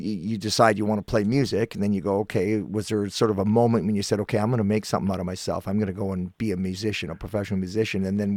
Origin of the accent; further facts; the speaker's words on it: Guelph, Ontario, Canada; I was born in Guelph, so I'm right from that area originally.